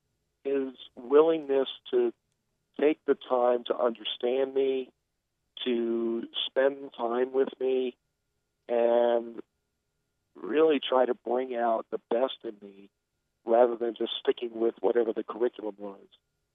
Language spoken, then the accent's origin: English; Princeton, New Jersey, United States; also born or lived in New York City, United States / Boston, United States; I was actually born in New York City. When I was about 8 years old, we moved to Princeton, New Jersey. Spent the next 10 years there, then went to college up in Boston and worked there for a couple of years after college.